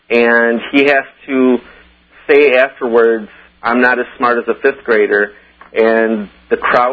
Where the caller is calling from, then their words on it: Michigan, United States; I'm from Michigan, Alex.